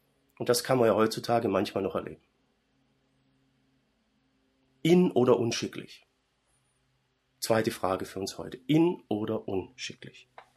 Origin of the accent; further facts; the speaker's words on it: Baden-Württemberg, Germany; einfach zutiefst unserer schwäbischen Kultur, zumindest meiner Familie oder meinem dörflichen Umfeld, wo ich herkomme.